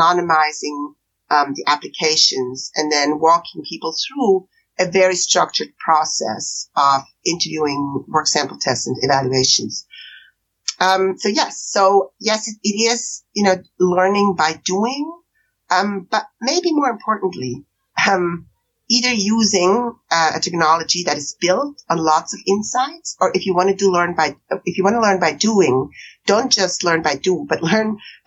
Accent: Switzerland; English is a second language; Switzerland being my home country

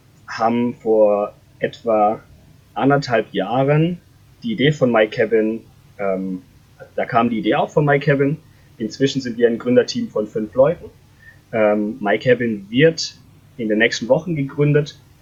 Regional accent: Baden-Württemberg, Germany; now in Konstanz, Germany; Deshalb sind wir auch beide an Bodensee gezogen. Ich komme eben aus dem Schwarzwald. Ich habe es dann noch näher an die Alpen gezogen.

